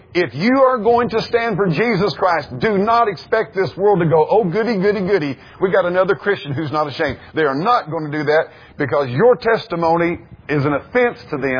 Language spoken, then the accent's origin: English; Norwood, Missouri, United States; I grew up down in South of Norwood, and I'm telling you something, I didn't know there was anything. I thought if you got past Mountain Grove, man alive, you're getting in another state, man.